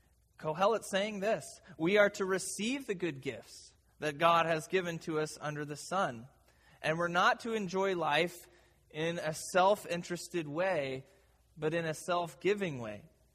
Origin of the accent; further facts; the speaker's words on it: Midwest, United States; I'm from the Midwest, as you know, and enjoy the company of a great many farmers who have had this experience of getting a new plot of land.